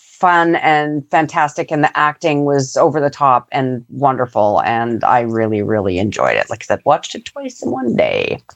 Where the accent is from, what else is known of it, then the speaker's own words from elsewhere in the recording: England, United Kingdom; I'm English, so I can say that.